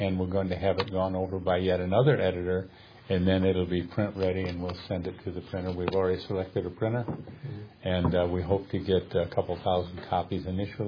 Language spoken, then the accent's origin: English; Charlotte, North Carolina, United States; I'm from Charlotte, North Carolina.